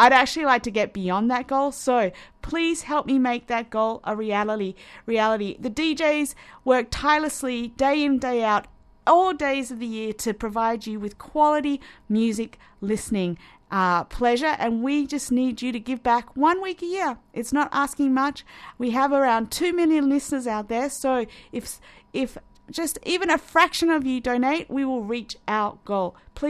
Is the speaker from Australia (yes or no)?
yes; Perth, Western Australia, Australia; now in Canada; I'm very happy to play those guys because they're from my hometown, Perth.